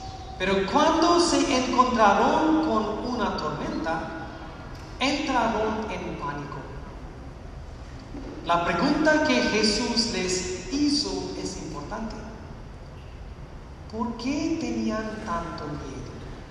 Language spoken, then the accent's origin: Spanish; India; Spanish is a second language; moved away; Yo soy de India. Vine aquí hace 21 años.